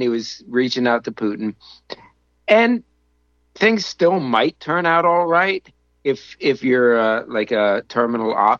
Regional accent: United States; And that, as an American – it doesn't bring me pleasure to say that.

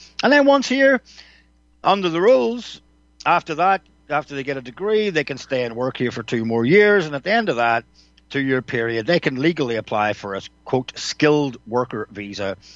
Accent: Northern Ireland, United Kingdom; I grew up in Northern Ireland on the nationalist side. I never hated British people. Obviously, I've got family who are English. But growing up with the war going on in Northern Ireland

